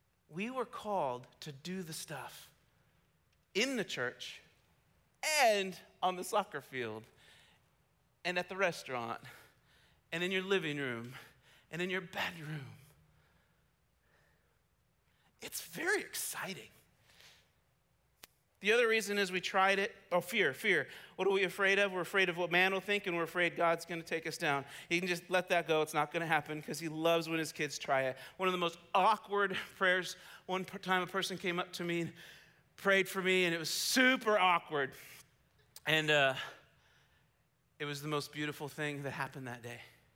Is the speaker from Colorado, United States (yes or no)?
yes; Colorado, United States; I remember when I came from Colorado to chapel, we used to wear hats all the time in Colorado, like just caps and stuff, you know?